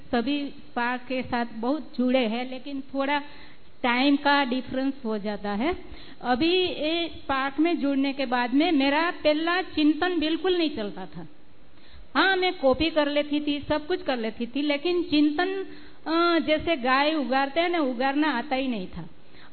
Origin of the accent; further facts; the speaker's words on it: United Kingdom; मैं GGRC Gujarat global retreat centre से आई हूँ, वैसे ओरिजिनली मैं UK से आई हूँ। भाई जी, मैं जब UK में थी